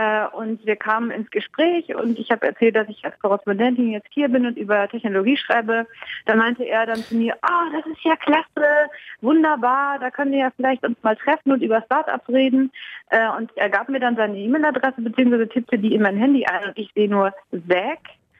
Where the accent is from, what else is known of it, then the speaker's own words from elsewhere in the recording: Germany; now in San Francisco, United States; Ich komme aus Deutschland